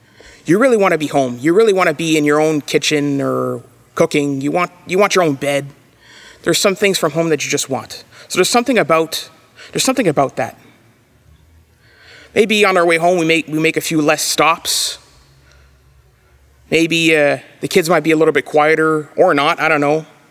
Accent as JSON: {"language": "English", "region": "Ontario", "country": "Canada", "said": "I'm from Ontario and I love Ontario, but I don't work for them."}